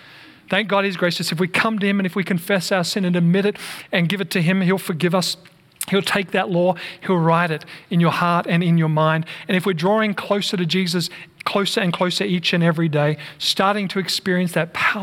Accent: Australia; found out I was from Australia. Knew that I'd just finished studying in Virginia.

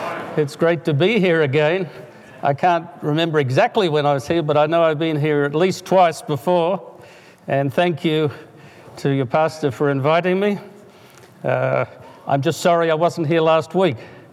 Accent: Sydney, New South Wales, Australia; born or raised there

